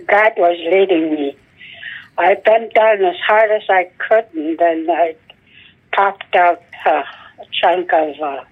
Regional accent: Nanap, Alaska, United States; born there; I was born at Nanap in 1935.

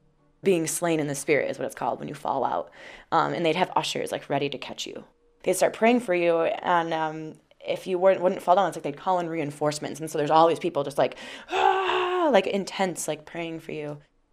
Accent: Hudsonville, Michigan, United States; I'm 27. I grew up in Hudsonville, which is not too far from Grand Rapids.

